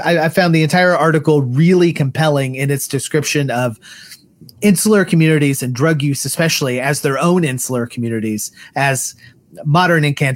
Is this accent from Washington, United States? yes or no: no; Missouri, United States; And like I mentioned earlier, we are from Missouri.